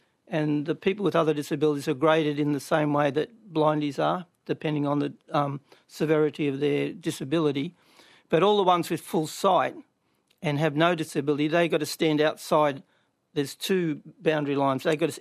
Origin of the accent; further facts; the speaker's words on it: Wollongong, New South Wales, Australia; born there; And I was born in Wollongong